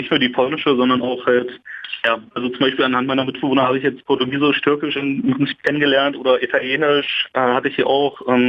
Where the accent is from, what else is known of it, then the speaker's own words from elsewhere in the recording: Brandenburg, Germany; also born or lived in Berlin; sagen wir gerade als Brandenburger und Berliner, haben wir dann doch schon mehr Vorurteile gegenüber Polen